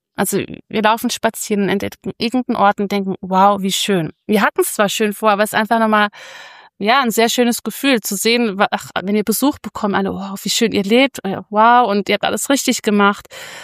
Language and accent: German; Rhineland-Palatinate, Germany; now in Switzerland; Und ich kann ja bis heute kein richtig sauberes Hochdeutsch. Das ist ja für mich diese Umstellung. Ich glaube, als Pfälzer hast du einfach den Vorteil, dass du es hier schneller verstehst.